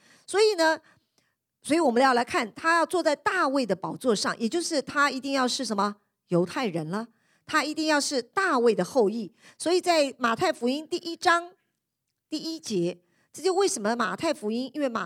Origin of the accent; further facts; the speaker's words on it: China; 就像我们中国人有的时候父母给我们名字也有它的意义